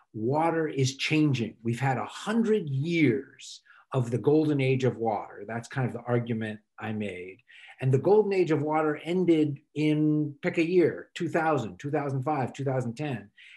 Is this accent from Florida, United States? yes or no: yes; Miami, Florida, United States; My parents, I grew up in Miami. My parents still live in Miami.